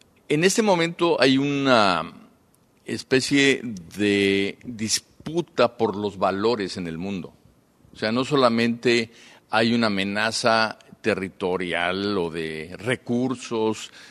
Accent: Mexico; para nosotros es muy importante, como mexicanos, definir muy claramente cuáles son los valores

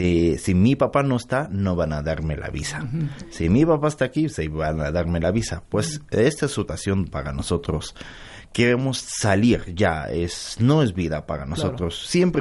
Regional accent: Gaza Strip, Palestine; Spanish is a second language; Yo soy de Franja de Gaza.

